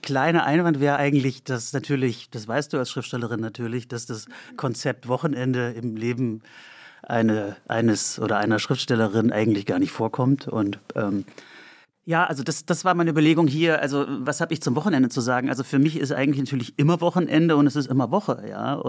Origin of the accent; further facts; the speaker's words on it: Andernach, Rhineland-Palatinate, Germany; also born or lived in Bonn; In Andernach bin ich aufgewachsen und in Bonn, ja. Dort bin ich auch schon zur Schule gegangen.